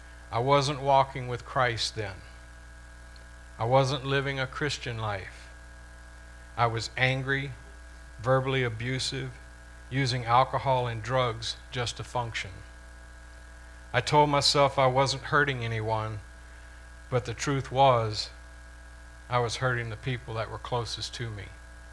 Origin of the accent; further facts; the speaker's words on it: Louisiana, United States; I was raised Catholic in South Louisiana and I always believed in God, but I didn't truly know Him.